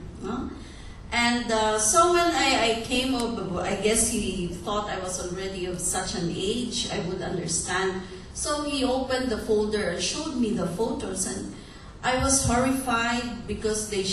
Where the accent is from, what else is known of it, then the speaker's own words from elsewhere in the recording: Negros Island Region, Philippines; I was in the province, I'm from Negros